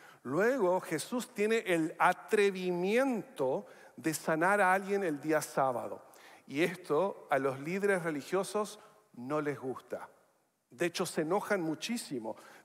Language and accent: Spanish; Chile; Tengo raíces varias. Nacido en Chile, criado en Chile, de padre norteamericano, de madre canadiense. Mis hijos han nacido en Estados Unidos, Uruguay y Chile. Así que tengo varios pasaportes